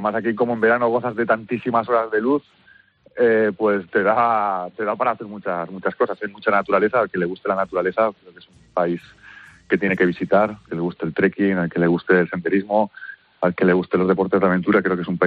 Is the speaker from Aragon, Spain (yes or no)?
yes; Aragon, Spain; now in Norway; Yo soy español, de Teruel, de un pueblecito de Teruel soy. Sí, sí, sí. Yo estoy en Noruega, yo ahora mismo trabajo como portero de noche en un hotel.